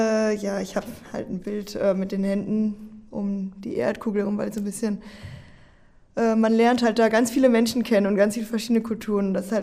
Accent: North Rhine-Westphalia, Germany; ich komme aus Arnold, das ist ja Nähe von Münster.

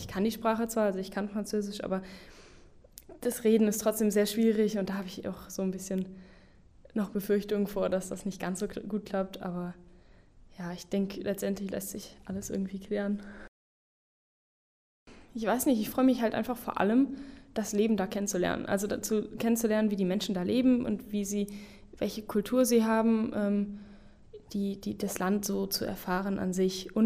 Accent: Aachen, North Rhine-Westphalia, Germany; ich komme hier aus Aachen und ich gehe nach Benin

